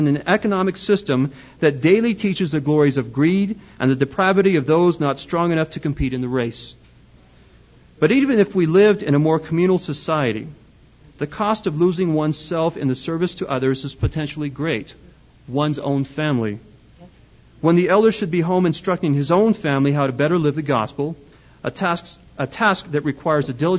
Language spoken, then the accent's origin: English; Arizona, United States; I'm from Arizona, and we call it the Ensign down south, not the Ensign.